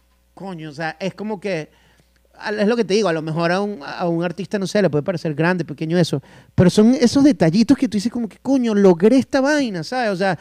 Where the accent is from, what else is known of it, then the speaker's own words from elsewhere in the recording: Venezuela; Vengo de regresar de Venezuela, después de, no sé, casi 4 años